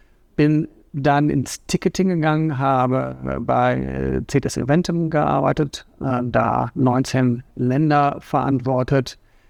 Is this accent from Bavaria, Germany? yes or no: no; Münster, North Rhine-Westphalia, Germany; born there; also born or lived in Hamburg; ich bin in Münster geboren, habe aber lange Zeit dann auch in Hamburg gewohnt.